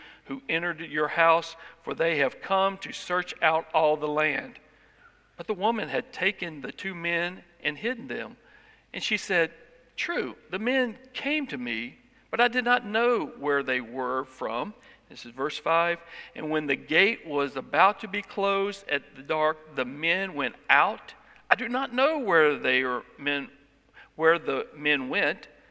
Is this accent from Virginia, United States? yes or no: yes; Roanoke, Virginia, United States; So I grew up in Roanoke, Virginia.